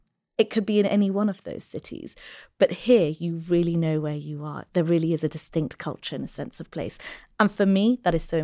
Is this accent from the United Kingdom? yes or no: yes; London, United Kingdom; I was born in London. Mm-hmm. I was raised in London.